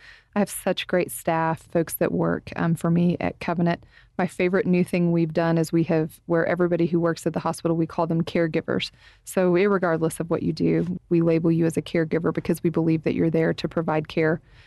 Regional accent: Plainview, Texas, United States; also born or lived in Dumas; I was born in Dumas. I was raised for a lot of my young life in Plainview, Texas.

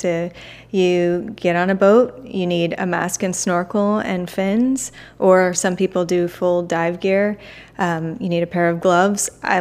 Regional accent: Tampa, Florida, United States; I'm from Tampa, and I have a food blog called Swanee Rose.

